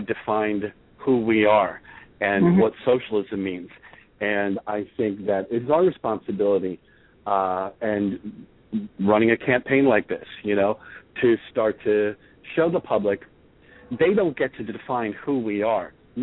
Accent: Reading, Pennsylvania, United States; I was raised outside of Reading, Pennsylvania, and Reading is just a textbook example of everything that's wrong with capitalism.

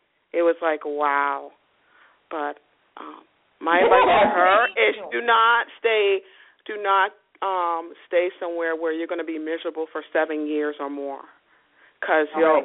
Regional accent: New York, United States; from New York.

